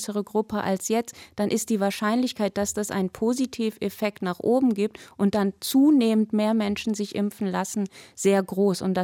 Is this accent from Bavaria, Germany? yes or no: no; Bremen, Germany; Also ich komme ja aus Bremen und vertrete Bremen im Deutschen Bundestag